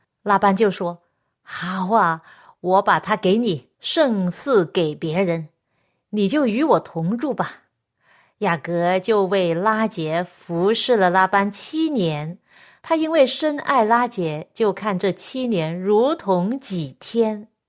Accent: China; 本来我们中国人对这方面很保守的

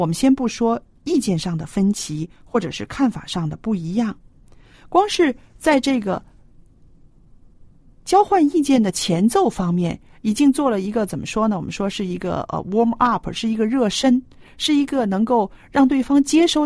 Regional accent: China; 我们中国人造字很有意思

